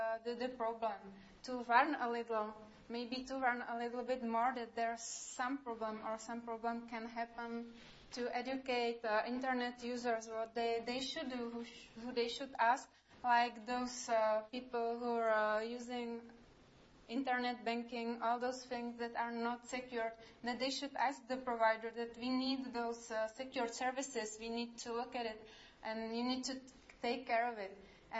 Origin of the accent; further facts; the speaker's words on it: Prague, Czechia; I came from CZNIC, which is a Czech registry. I came from Prague